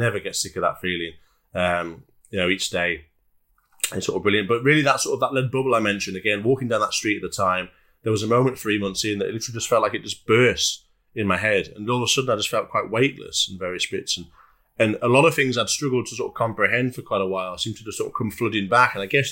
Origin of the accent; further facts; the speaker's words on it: Carlisle, North West England, United Kingdom; I was in Carlisle at the time, at my hometown. I was walking down the high street.